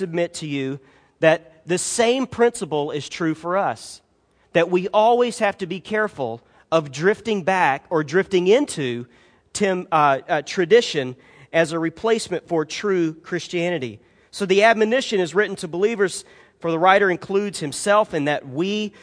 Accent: Alabama, United States; he and I grew up together down on the Gulf Coast down in Alabama, really close to Gulf Shores, just about half hour away from where we lived.

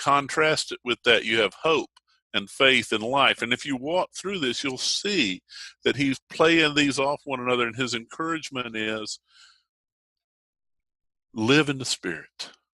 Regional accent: the South, United States; We Southerners have a tendency to ask people, where are you from?

